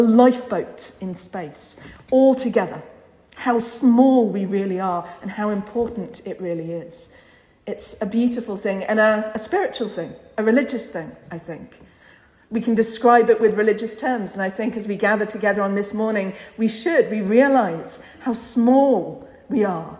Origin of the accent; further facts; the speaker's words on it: Bournemouth, South West England, United Kingdom; I have a good friend who I grew up with in Bournemouth, in Dorset, which is where I was born, where I'm from.